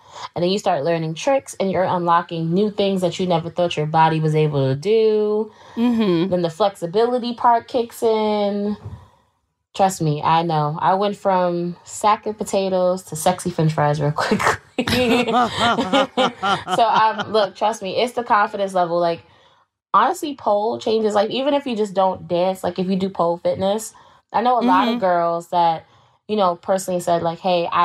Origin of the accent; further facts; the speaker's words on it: New York City, New York, United States; Like, now that I'm an adult and I don't live in New York, I'm like, dang, I actually had a pretty cool life living there. But it was nice. Always was traveling throughout the boroughs because I'm from Queens.